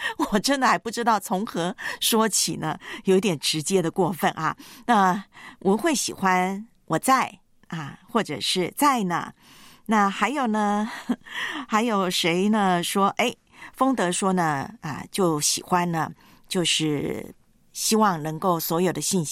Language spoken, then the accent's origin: Chinese; Taiwan; 因为我是在台湾长大的嘛。